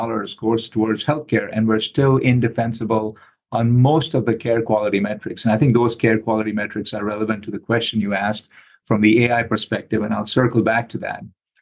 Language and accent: English; India; also born or lived in Oxford, United Kingdom; now in United States; I grew up in India. I initially trained in India